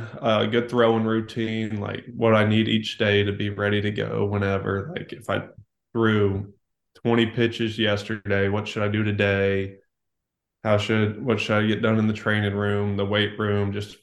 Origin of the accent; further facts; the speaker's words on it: Atlanta, Georgia, United States; born there; also born or lived in North Carolina; Well, I liked watching Chipper Jones because I was born in Atlanta. So, and then North Carolina, it was either really the Braves or the Nationals or Orioles.